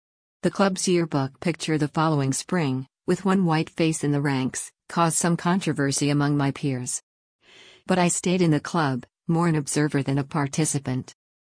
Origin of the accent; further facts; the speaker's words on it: Chicago, Illinois, United States; also born or lived in South Africa; I was born in South Africa, though I grew up in Chicago.